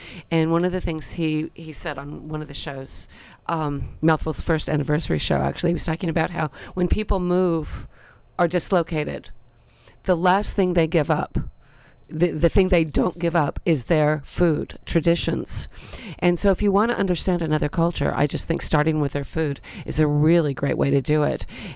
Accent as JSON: {"language": "English", "town": "Sebastopol", "region": "California", "country": "United States", "tie": "born or raised there", "said": "the bread vendor at the Sebastopol Market, which is my hometown market."}